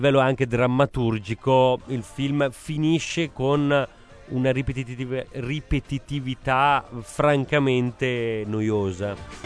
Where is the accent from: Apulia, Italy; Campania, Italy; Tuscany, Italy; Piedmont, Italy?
Campania, Italy; Naples; io perché sono di origine, i miei nonni erano napoletani, ma io sono napoletano del Vomero